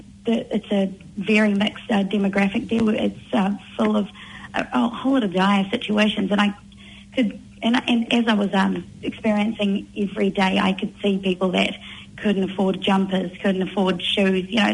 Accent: Manurewa, Auckland, New Zealand; also born or lived in Mangere; So I'm a South Auckland girl at heart. I was born in Mangere and I shifted to the Manurewa area when I was around 5. We lived on a small farm in the back of Alfriston, and I attended Alfriston Primary there.

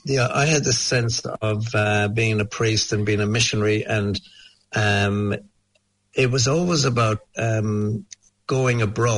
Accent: Ireland; now in New Zealand; I'm from Ireland, and I've been in New Zealand for the last 20 years. Grew up in Ireland in the 60s and 70s, come from a family of 14 children, siblings.

